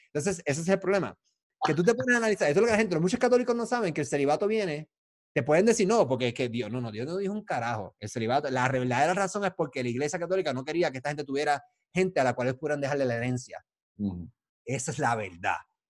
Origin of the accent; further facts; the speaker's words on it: Carolina, Puerto Rico; Es que soy de Carolina y dejé la escuela.